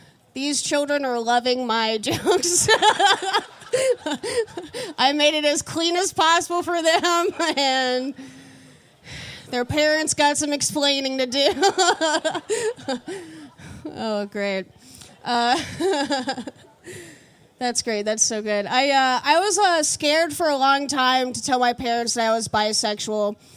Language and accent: English; Kentucky, United States; now in Boston, United States; And I'm new to Boston, too, so it's really cool to get to come to things like this. I moved here from the Midwest. I grew up in a really small town in Kentucky on a farm.